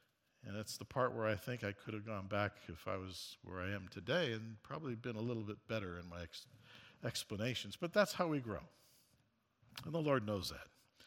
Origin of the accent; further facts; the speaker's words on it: Canada; born there; I was born in Canada, so I inherited it.